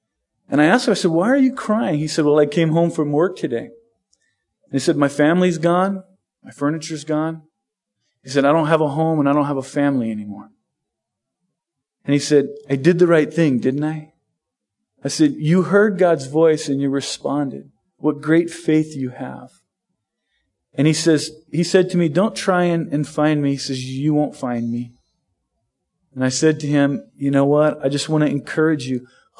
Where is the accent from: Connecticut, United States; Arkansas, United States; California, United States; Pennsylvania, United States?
California, United States; San Diego; also born or lived in Seattle, United States / Southern Utah, United States; I've been here a month. I'm originally from San Diego. I got saved down in Horizon. In about 1989, we left Southern California and went to Seattle.